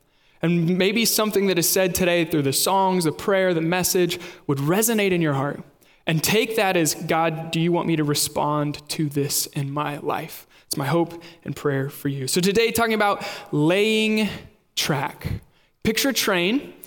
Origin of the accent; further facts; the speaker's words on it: Kansas, United States; Are you ready? I'm from Kansas. My wife and I lived in Kansas City.